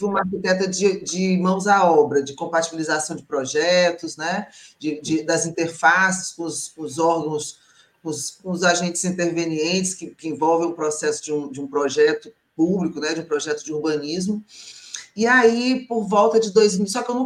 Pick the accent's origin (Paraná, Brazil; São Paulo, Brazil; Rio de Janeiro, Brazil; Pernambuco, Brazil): Rio de Janeiro, Brazil; Niterói; Eu sou de Niterói